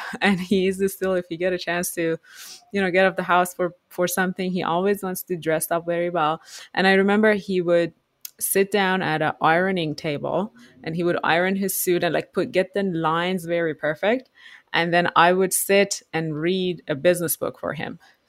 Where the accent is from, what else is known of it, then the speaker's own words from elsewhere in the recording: Iran; moved away as an adult; So I was born in Iran. And actually I was raised there until I went to college.